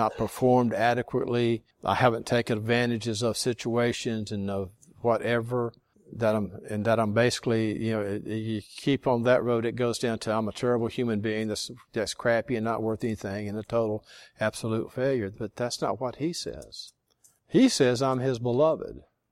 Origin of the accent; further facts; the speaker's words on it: United States; they don't really touch me, you know, because I'm an American. I have a passport.